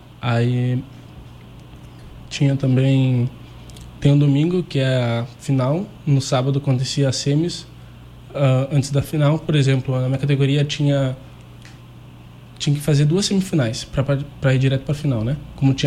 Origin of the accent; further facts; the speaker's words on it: Santa Maria, Brazil; tenho 20 anos, sou natural de Santa Maria.